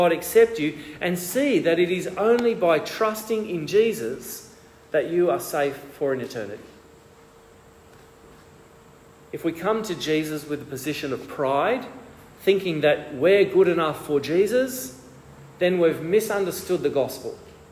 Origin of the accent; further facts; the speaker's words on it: Australia; Now, I think what I was doing was being very Australian.